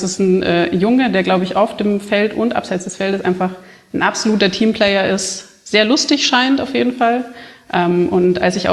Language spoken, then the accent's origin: German; Bavaria, Germany; Also ich komme ja nicht aus der Gegend. Also ich bin ja hier in Bayern aufgewachsen